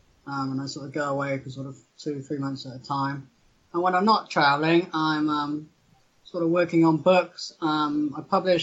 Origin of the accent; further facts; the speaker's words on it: South West England, United Kingdom; now in Teignmouth, United Kingdom; I'm 37 years old, almost 38. I'm from Southwest England, and at present I live in a small seaside town called Teignmouth, sort of near Cornwall on the southwest coast of England.